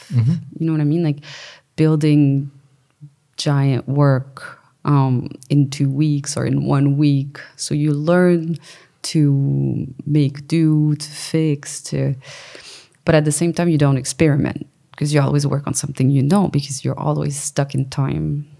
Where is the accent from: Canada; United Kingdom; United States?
Canada; I'm Canadian.